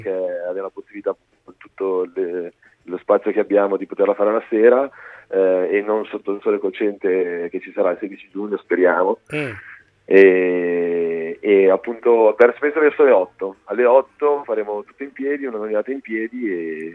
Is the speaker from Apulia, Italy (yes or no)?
no; Varese, Lombardy, Italy; now in Parma, Italy; No, io sono di Varese.